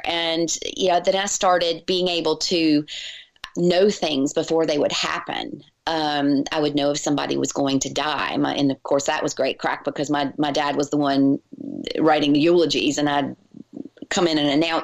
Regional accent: Virginia, United States; now in Charleston, United States; I was from Virginia originally, and I was in school in South Carolina. And so I moved to Charleston

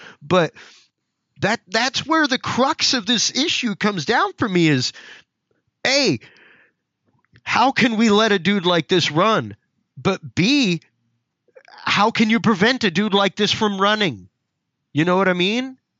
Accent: United States; as an American, as someone who loves the liberty and loves the country that I have

